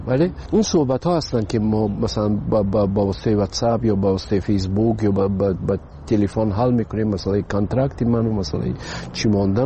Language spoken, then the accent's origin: Persian; Tajikistan; اما آمدن ما وطنم خب پیش از همه تاجیکستان وطن است. بله، این خانه من است و مادرم اینجاست